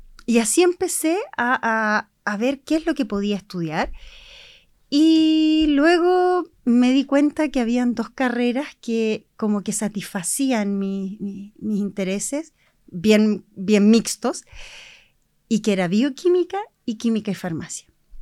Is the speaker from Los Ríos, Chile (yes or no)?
yes; Valdivia, Los Ríos, Chile; also born or lived in Santiago; yo originalmente y de nacimiento soy santiaguina, pero mis papás migraron hacia el sur muchos años atrás y llegaron a Valdivia. Estoy hablando hace muchos años atrás. Y luego mis papás, súper inquietos, les encantaba el sur, y se vinieron a Osorno.